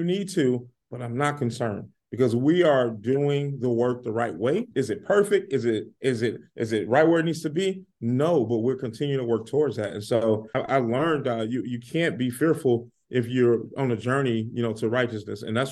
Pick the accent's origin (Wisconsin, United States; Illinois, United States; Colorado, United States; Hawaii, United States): Illinois, United States; Chicago; four of us growing up in Robert Taylor housing, I was more fearful of her than the gangs, than the dope, anything.